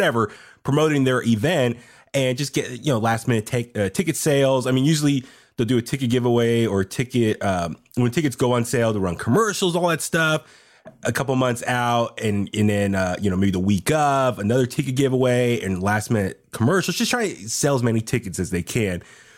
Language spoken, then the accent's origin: English; California, United States; And I told Bailey, hey, I'm from the Bay Area.